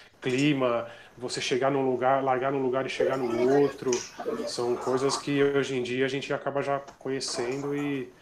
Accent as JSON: {"language": "Portuguese", "region": "São Paulo", "country": "Brazil", "said": "Sou de São Paulo."}